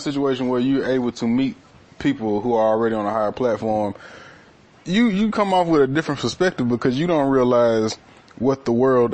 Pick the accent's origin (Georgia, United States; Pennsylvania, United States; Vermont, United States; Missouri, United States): Georgia, United States; Summerville; we're from Somerville, yeah, Chattooga County, Georgia.